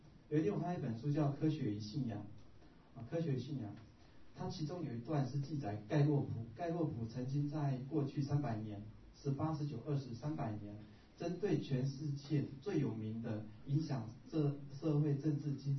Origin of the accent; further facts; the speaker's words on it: Yilan County, Taiwan; 我是个客家人，我父亲是屏东的竹田的客家，我妈妈是在花莲，但是我从小是在宜兰一个传统的信仰环境下长大